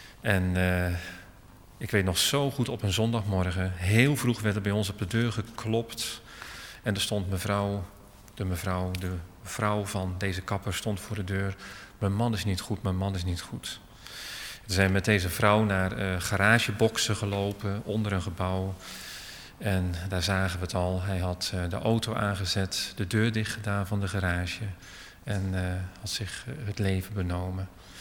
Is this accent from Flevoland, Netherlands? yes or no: no; Alphen aan den Rijn, South Holland, Netherlands; ik ben opgegroeid in Alphen aan den Rijn.